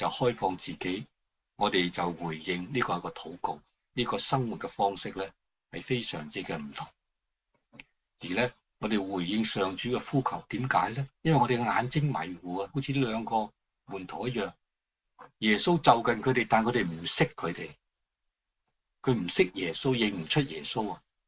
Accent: China; 我哋中国人啊饮两杯啊，饮咖啡啊，食饭咧就表示有好嘅关系

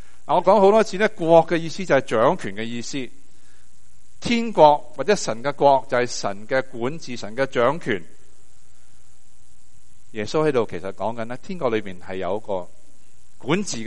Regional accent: China; 我们中国人这个固有的文化全是一个美德来的。

